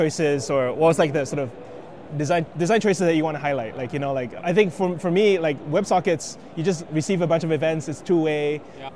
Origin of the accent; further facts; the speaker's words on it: Singapore; Which very close to home, I'm from Singapore.